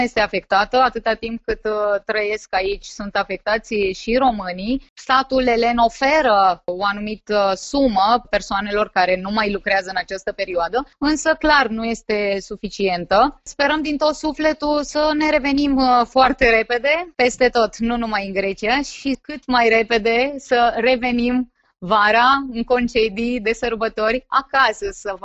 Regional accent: Romania; now in Greece; ne fac să fim mândri și să simțim cu adevărat că suntem români.

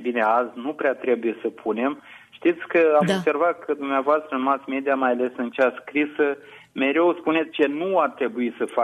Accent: Romania; Deci eu, ca și creștin, repet, n-ar trebui să am argumente, dar pe de altă parte noi suntem și am trăit ca români

